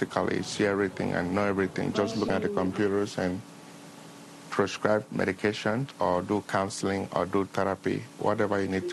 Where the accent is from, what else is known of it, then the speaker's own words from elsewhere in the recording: Nigeria; now in United States; I'm originally from Nigeria, but now I'm practicing in the United States.